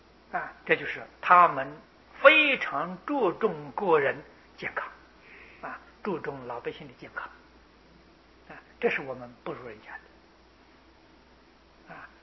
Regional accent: Taiwan; 我们台湾人普遍的是没有礼貌，不讲信用

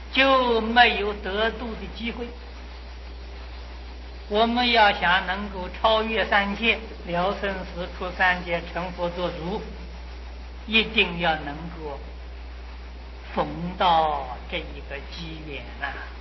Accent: China; 照我们中国人的计算法啊，虚云老和尚就是主张我们中国人计算的方法

